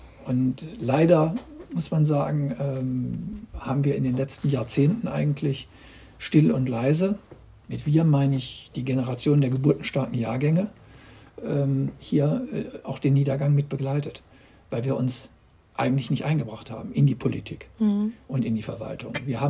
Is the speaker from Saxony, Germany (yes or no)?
no; Solingen, North Rhine-Westphalia, Germany; born there; also born or lived in Hamburg / Munich; ich bin 60 Jahre alt, ich bin in Solingen geboren, habe meinen ersten Wohnsitz auch nie verlegt, obwohl ich ein paar Jahre in Hamburg und in München auch gelebt habe.